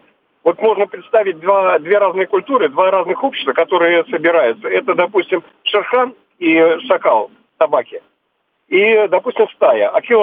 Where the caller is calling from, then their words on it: Saint Petersburg, Russia; из Петербурга.